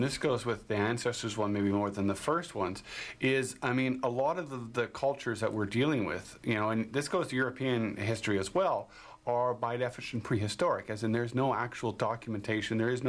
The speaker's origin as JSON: {"language": "English", "country": "Canada", "said": "Well, I'm Canadian because I'm at least seven generations here."}